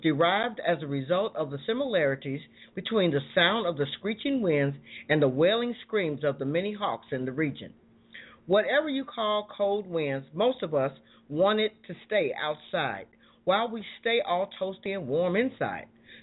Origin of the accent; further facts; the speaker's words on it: Chicago, Illinois, United States; Growing up in the Windy City, one becomes very familiar with the cold blowing winds of Chicago.